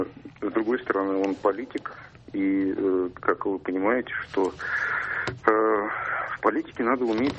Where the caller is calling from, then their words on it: Moscow Oblast, Russia; Московская область.